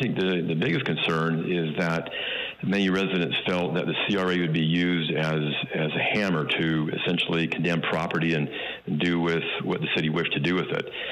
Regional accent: Holladay, Utah, United States; And I grew up near Holiday Village, and when I grew up, Holiday Village's commercial area was nothing to write home to mom about.

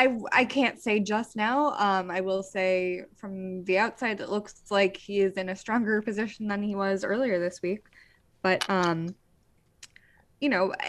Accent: Illinois, United States; I'm from Illinois.

